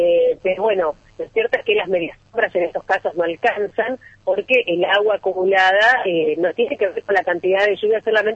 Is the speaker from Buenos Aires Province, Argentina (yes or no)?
no; Salta, Argentina; now in Santa Fe, Argentina; yo soy salteña.